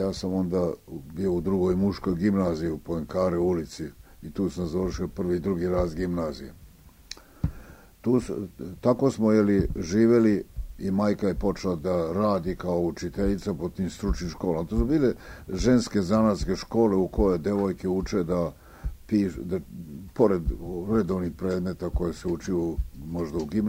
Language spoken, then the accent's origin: Serbian; Obrenovac, Belgrade, Serbia; born there; Ja sam rođen u Obrenovcu 1910. godine. I moje poreklo je po majci bosansko, a po ocu iz Srbije, koji je rođen u Darosavi